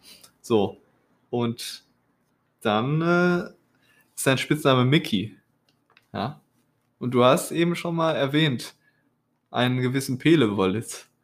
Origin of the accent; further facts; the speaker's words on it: North Rhine-Westphalia, Germany; Ich komme aus dem Kreis Höxter.